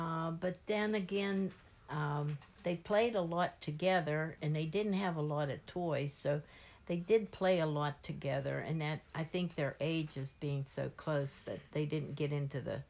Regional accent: Avonmore, Pennsylvania, United States; I grew up in Avonmore, or in Kiske Township, where I'm living now. And it was just a big farm.

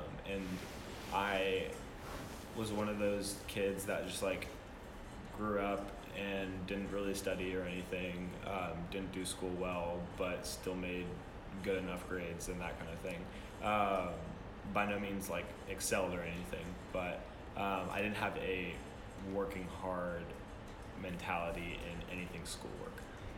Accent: Cumming, Georgia, United States; I grew up in Cumming, Georgia, which is like the third most conservative county in the U.S. or something ridiculous.

